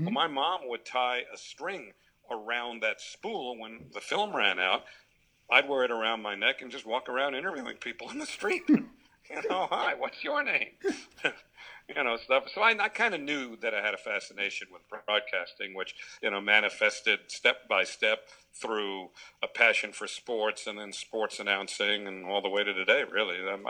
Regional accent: Bayside, New York, United States; also born or lived in Brooklyn / Bronx; and then settled in Bayside, Queens when I was 8. And so I consider Bayside very much to have been my hometown. Brooklyn and the Bronx were a bit of a blur.

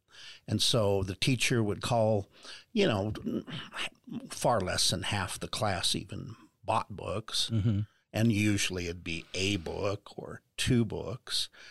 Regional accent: South Salt Lake, Utah, United States; I grew up on Blair Street, just off 27th South in South Salt Lake.

